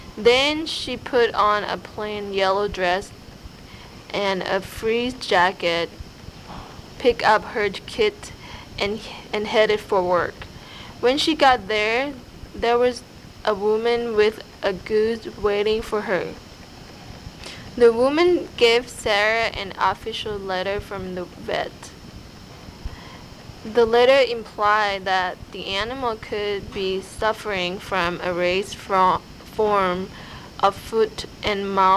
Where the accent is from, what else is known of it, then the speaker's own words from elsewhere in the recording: Korat, Nakhon Ratchasima, Thailand; Okay, I'm from Korat or Nakhon Ratchasima. It has 2 names, so one is really long, so it has the kind of like nickname called Korat, and it's about 3 to 4 hours from Bangkok. It's the northeastern part of the country.